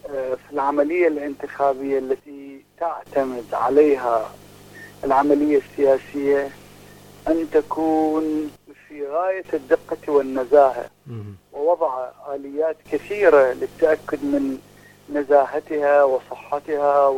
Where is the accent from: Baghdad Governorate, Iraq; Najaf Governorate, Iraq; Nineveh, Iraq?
Baghdad Governorate, Iraq; Baghdad; أنا من بغداد